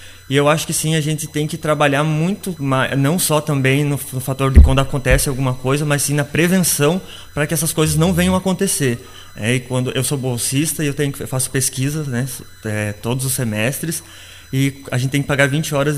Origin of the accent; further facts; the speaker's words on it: Iraí, Rio Grande do Sul, Brazil; tenho 31 anos, sou natural aqui de Iraí mesmo, né? Ali do bairro Engarrafamento, que agora é o bairro Vila Nova.